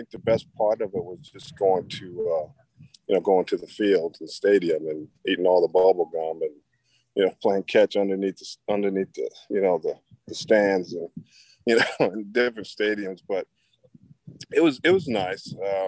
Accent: Newark, Delaware, United States; rom Delaware. I grew up in Newark, Delaware, pretty much my whole life. I came there from the age of 7 after my dad.

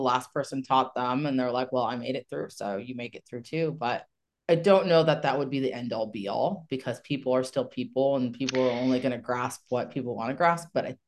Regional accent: Iowa, United States; I grew up in the Midwest.

